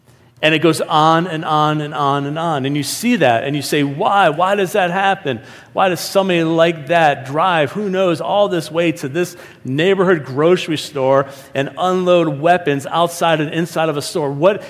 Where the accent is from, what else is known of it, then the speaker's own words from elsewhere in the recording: Niagara Falls, New York, United States; I grew up about 20 minutes from Buffalo, New York. I grew up in Niagara Falls.